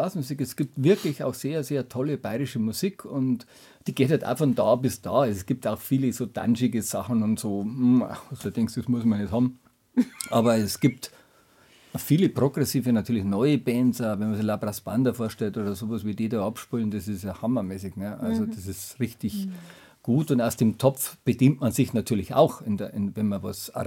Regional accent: Bavaria, Germany; accent: Bavarian; Ich bin zwar auf dem Bauernhof aufgewachsen, wir sind ja 8 Kinder daheim, wir waren 10 Buben. Aber wir haben natürlich alle bayerisch gesprochen

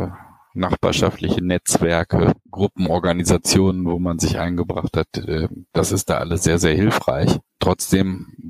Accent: Vlotho, North Rhine-Westphalia, Germany; ich habe auch in meiner Heimatstadt Flotow, ich habe im Wahlkreis wirklich eine große Anzahl an Reha-Kliniken

